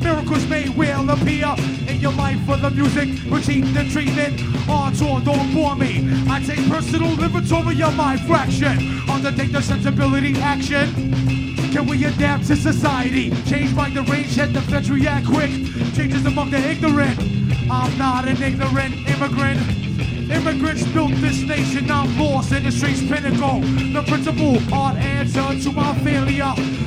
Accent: Bronx, New York, United States; because I come from the Bronx and I feel at home when I walk the streets of Milan, right here.

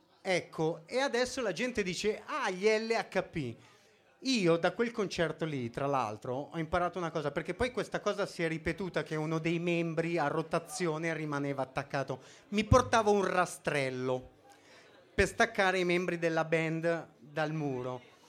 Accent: Milan, Lombardy, Italy; La gente mi chiede, ma tu da dove vieni? Da Milano.

